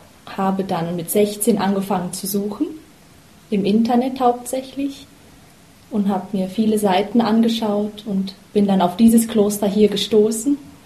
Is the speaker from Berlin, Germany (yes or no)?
no; Bad Salzuflen, North Rhine-Westphalia, Germany; now in Switzerland; Ich komme aus Deutschland, aus Bad Salzuflen, ist in der Nähe von Hannover.